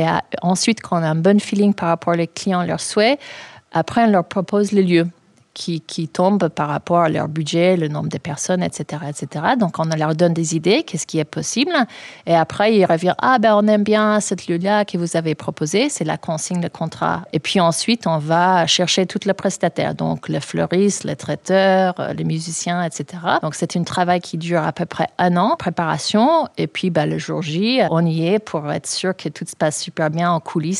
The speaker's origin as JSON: {"language": "French", "country": "United States", "second_language": "French", "lives_now": "France", "said": "moi je suis américaine"}